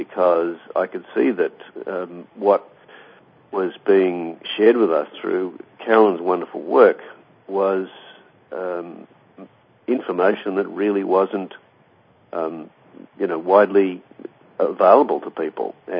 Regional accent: Melbourne, Victoria, Australia; the people who made The Secret actually come from my hometown of Melbourne

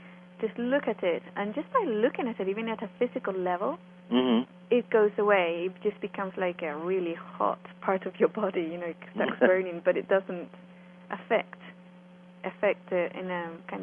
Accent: Nottingham, East Midlands, United Kingdom; I grew up in Nottingham in England in a neighborhood which was one of the worst crime-ridden neighborhoods in the UK.

